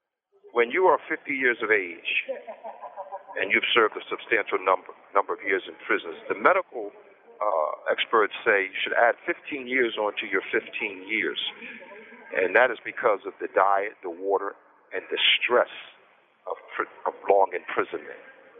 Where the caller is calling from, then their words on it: Graterford, Pennsylvania, United States; I'm calling from Pennsylvania, Granite Ford